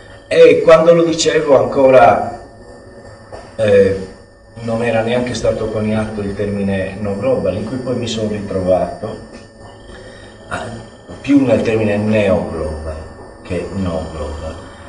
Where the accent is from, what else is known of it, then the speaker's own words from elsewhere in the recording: Sardinia, Italy; non è che io sono migliore perché sono sardo, mi è capitato di nascere lì.